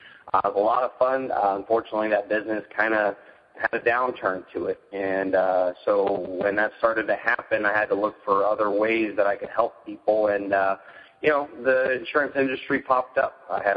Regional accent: California, United States; I'm from Southern California.

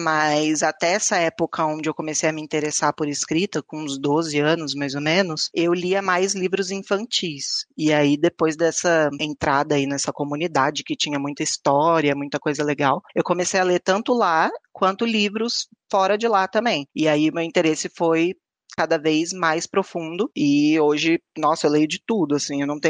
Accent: Campinas, São Paulo, Brazil; eu moro no interior de São Paulo, sou campineiro

